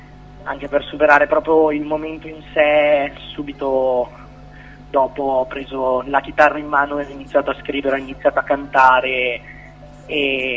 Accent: Modena, Emilia-Romagna, Italy; è un ragazzo molto giovane di Modena, perché vengo da Modena.

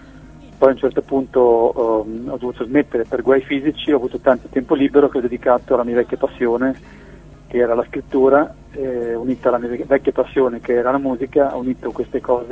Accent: Genoa, Liguria, Italy; Io sono genovese

